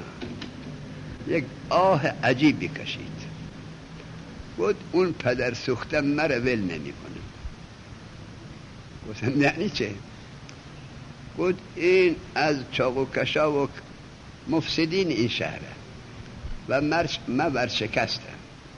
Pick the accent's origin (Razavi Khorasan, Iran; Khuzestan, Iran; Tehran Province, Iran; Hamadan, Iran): Razavi Khorasan, Iran; Mashhad; گفت اهل کجایی؟ گفتم اهل مشهد.